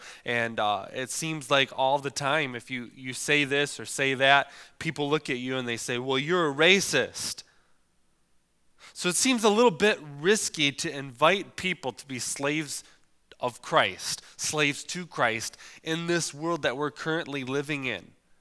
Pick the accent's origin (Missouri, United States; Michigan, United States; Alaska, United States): Michigan, United States; Vassar; Where I grew up in Vassar, their high school, their mascot was the Vulcans.